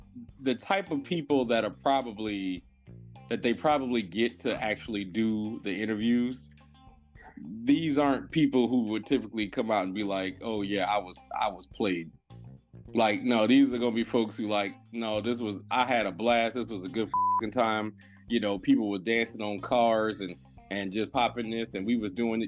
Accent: Miami, Florida, United States; being in my growing up in Miami in the 90s, you know, you had … all them.

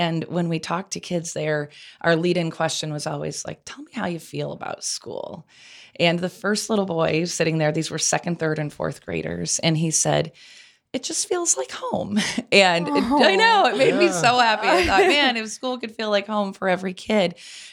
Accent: Waterloo, Iowa, United States; also born or lived in Cedar Falls / Waverly; So I grew up in Waterloo, and then I lived in Cedar Falls for 11 years. I worked at the University of Northern Iowa. From there, I lived in Waverly for 11 years

